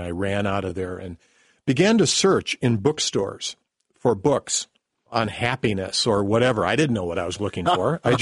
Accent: Menomonee Falls, Wisconsin, United States; I had no clue that he even knew I was from Menominee Falls, because this was at UW Oshkosh

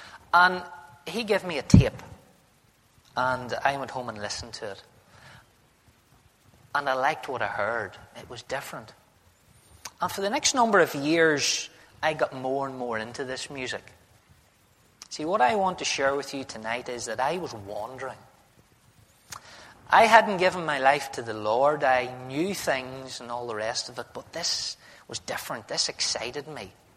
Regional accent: Markethill, Northern Ireland, United Kingdom; I am an only child. I come from Market Hill originally.

